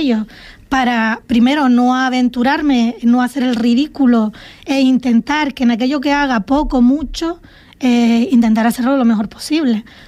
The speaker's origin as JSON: {"language": "Spanish", "region": "Canary Islands", "country": "Spain", "said": "nosotros somos majoreros y vamos a representar a todas las personas que viven en Fuerteventura"}